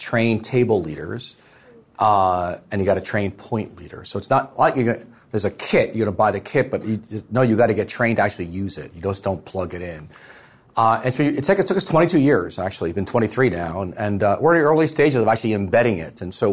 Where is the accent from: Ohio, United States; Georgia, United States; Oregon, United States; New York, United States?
New York, United States; Honestly, we're from New York